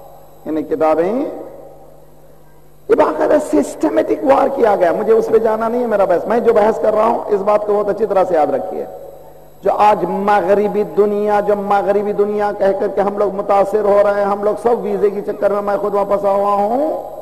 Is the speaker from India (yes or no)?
yes; South India, India; آپ کو معلوم ہے ساؤتھ انڈیا میں جہاں سے میں ہوں وہاں پر بھی شیعہ حکومت رہی ہے.